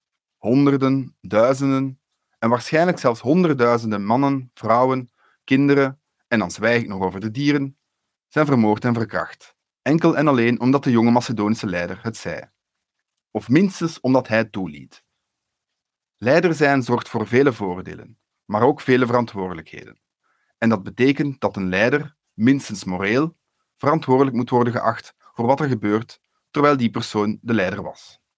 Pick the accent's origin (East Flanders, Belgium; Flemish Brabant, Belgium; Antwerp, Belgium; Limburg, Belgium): Flemish Brabant, Belgium; ik ben een Belg, een Vlaming, een Vlaams-Brabander.